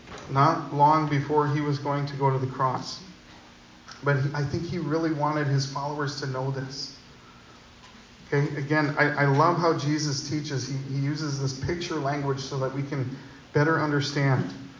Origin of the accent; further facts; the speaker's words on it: Waupun, Wisconsin, United States; the prisoners in my hometown of Waupun, the prisoners at the prisons would often work at this farm on their way out of their sentencing.